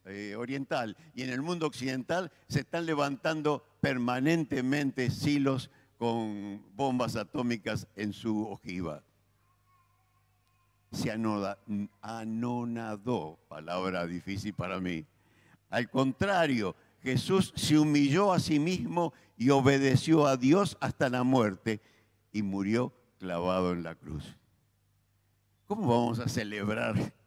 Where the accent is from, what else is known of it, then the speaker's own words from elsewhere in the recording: Argentina; a veces como argentinos tampoco lo podemos entender o creemos que no lo entendemos